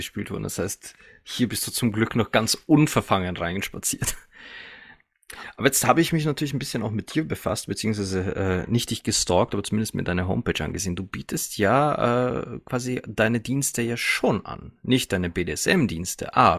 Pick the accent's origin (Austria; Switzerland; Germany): Austria; Linz, Upper Austria; ich bin aus Oberösterreich. Aus Oberösterreich, aus Linz, aber ich bin viel in Deutschland unterwegs.